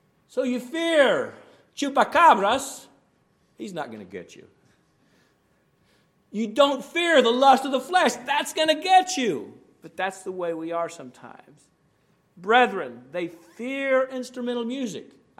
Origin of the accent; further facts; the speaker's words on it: Alabama, United States; I didn't learn how to hug growing up in North Alabama.